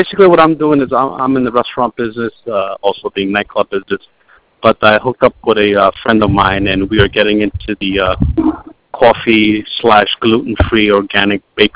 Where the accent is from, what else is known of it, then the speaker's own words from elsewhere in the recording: Astoria, New York, United States; I was born and raised in Astoria, so I've seen it where it was all Greeks and Italians, and now it's all hipsters and artists and suit and tie, the gay community.